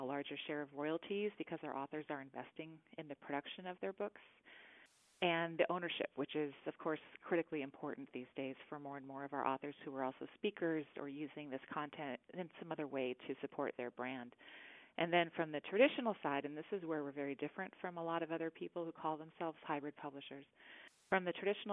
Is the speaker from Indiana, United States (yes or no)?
no; Los Angeles, California, United States; So, yeah, I grew up actually in Los Angeles.